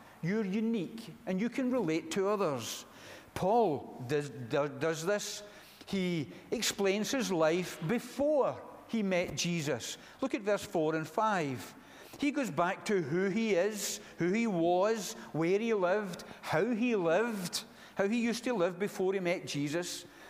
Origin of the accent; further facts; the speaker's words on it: Glasgow, Scotland, United Kingdom; born there; I was born in Glasgow. I wasn't born into a Christian family.